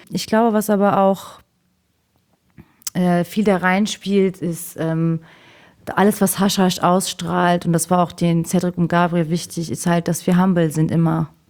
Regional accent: Cologne, North Rhine-Westphalia, Germany; Als Kölner ja sowieso

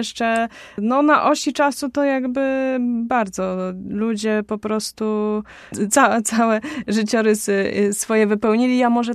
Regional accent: Białystok, Podlaskie Voivodeship, Poland; No na pewno u siebie w Białymstoku zawsze lubię występować, bo jakoś tak...

